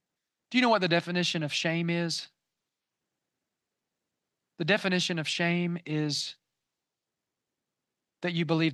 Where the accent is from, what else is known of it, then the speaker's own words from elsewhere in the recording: Florida, United States; I grew up in Florida.